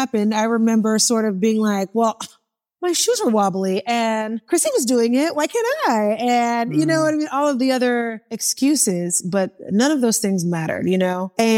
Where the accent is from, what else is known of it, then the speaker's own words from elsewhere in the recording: Oklahoma City, Oklahoma, United States; as I explained, I'm from Oklahoma City, and there are not a lot of people that get out of that and be able to have a microphone that big.